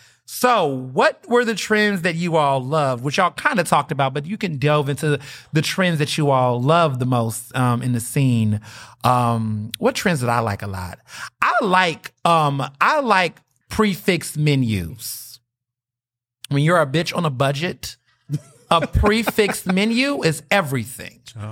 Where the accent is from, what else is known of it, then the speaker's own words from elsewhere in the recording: Houston, Texas, United States; And we grew up in Houston. So Galveston, you know, Cajun, the Gulf.